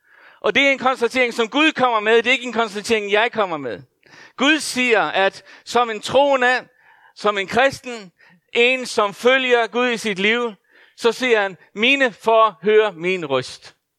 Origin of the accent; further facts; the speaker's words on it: Faroe Islands; Jeg er født og opvokset på Færøerne